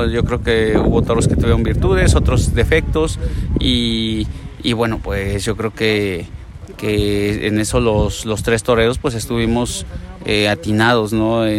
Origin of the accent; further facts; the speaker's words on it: Tlaxcala, Mexico; Tlaxcala en mi tierra con un gran cartel